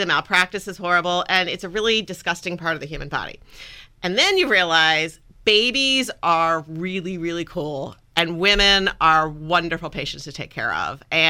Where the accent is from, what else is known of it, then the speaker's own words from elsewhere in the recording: Virginia Beach, Virginia, United States; I'm from Virginia. So my family's from Virginia Beach. So when I finished up my fellowship, I was looking for coming back to Virginia.